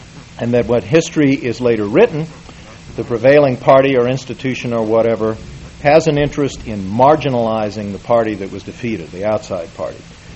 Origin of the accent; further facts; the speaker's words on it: Deep South, United States; I grew up in the Deep South, and certainly the Civil War is portrayed down there.